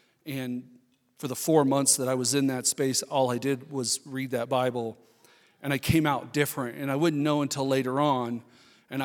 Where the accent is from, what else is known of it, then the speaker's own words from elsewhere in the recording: Orlando, Florida, United States; born there; I was born in Orlando, Florida, 2 days before Roe v. Wade was passed.